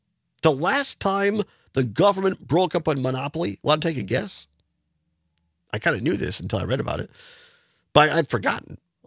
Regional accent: Wisconsin, United States; Right. And you know, I grew up out in Southwest Wisconsin, a rural area where, you know, you could call 20 miles away and it was a long distance call.

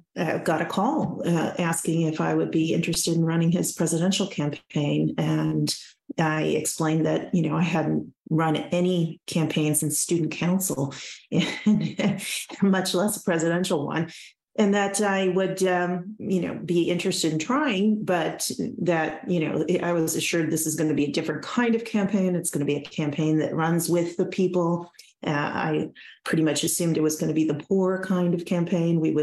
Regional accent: Illinois, United States; I then started a nonprofit organization in Chicagoland, out in where I grew up in DuPage County.

